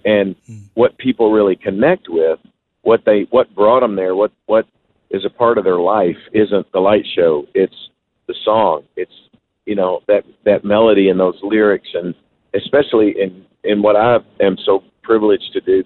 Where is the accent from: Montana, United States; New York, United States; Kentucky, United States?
Kentucky, United States; growing up in Kentucky, it was bluegrass music, banjos and guitar and dobros and you know, upright bass.